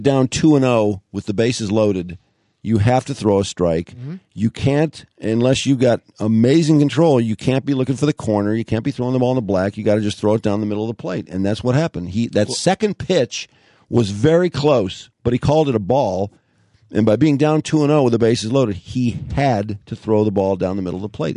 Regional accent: Ferndale, Michigan, United States; from Ferndale.

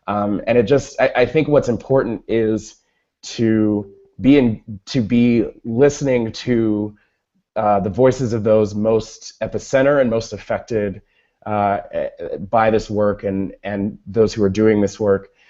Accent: Texas, United States; I grew up in Texas, I don't get New York

